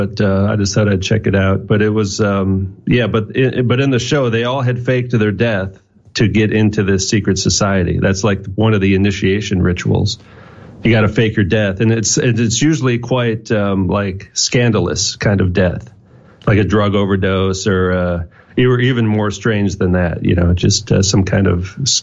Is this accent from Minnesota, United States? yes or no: yes; Minneapolis, Minnesota, United States; But he's my hometown hero, you know?